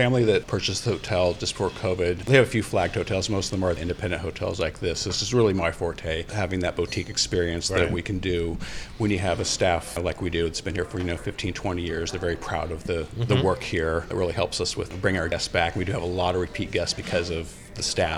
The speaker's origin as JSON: {"language": "English", "region": "California", "country": "United States", "tie": "born or raised there", "said": "I grew up in Sonoma County and very happy about what's happening in the future in this area as well."}